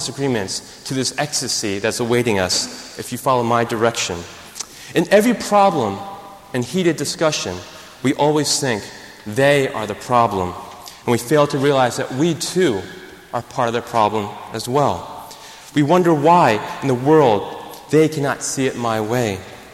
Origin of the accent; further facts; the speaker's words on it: United States; Now, as an American missions team, we are very conscious of time because we are very task-oriented.